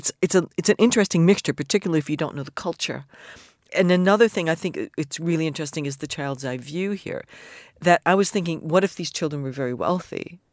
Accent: United States; now in United Kingdom; From being an American that lives in the UK, it's really interesting to me that people keep wanting to go to Florida because they think it's fun.

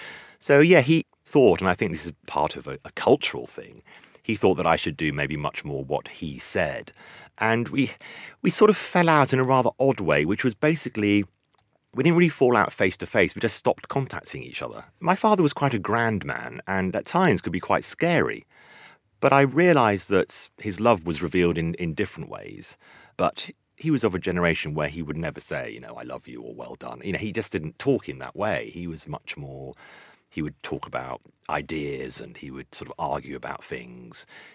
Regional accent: United Kingdom; I am British. I've realised actually I am part British, but I am part other, and I am part Sudanese

